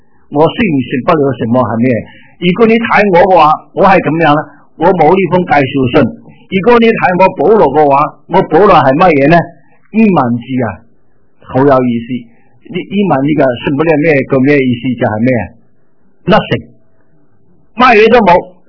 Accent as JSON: {"language": "Cantonese", "region": "Guangdong", "country": "China", "said": "我是广东人"}